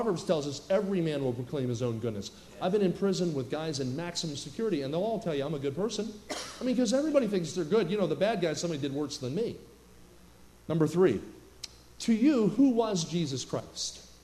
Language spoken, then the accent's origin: English; New Jersey, United States; well, I grew up near Philly. I'm from South Jersey.